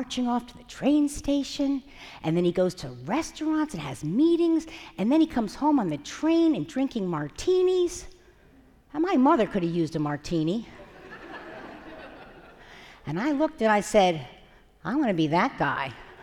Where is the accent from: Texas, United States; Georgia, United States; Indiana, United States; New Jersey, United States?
New Jersey, United States; Somerset; I was born in the 1950s when everyone had a lot of kids. I grew up in Somerset, New Jersey, in one of those developments where every house looks exactly the same